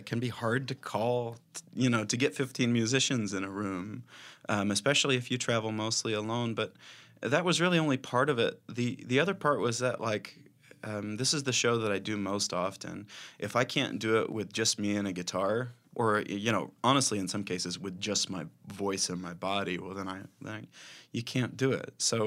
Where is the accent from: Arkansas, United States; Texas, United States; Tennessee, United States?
Arkansas, United States; And especially they knew when they found out I was from Arkansas, the musicians there started being like, oh, I know these tunes from Arkansas